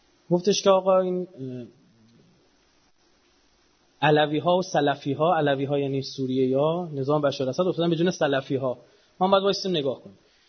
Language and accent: Persian; Iran; ما خودم ایرانیم و جزی از جبهه مقاومت